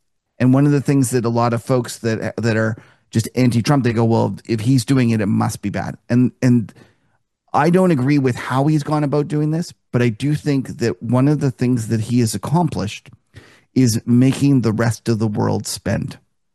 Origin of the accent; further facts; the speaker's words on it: Canada; I'm a Canadian.